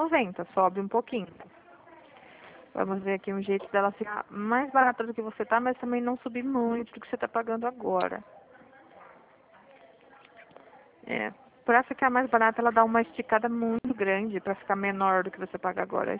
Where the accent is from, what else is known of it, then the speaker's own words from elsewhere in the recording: Dracena, São Paulo, Brazil; also born or lived in Bauru; Eu sou de Dracena. O meu DDD é 14, tá? Porque eu morava em Bauru até o ano passado.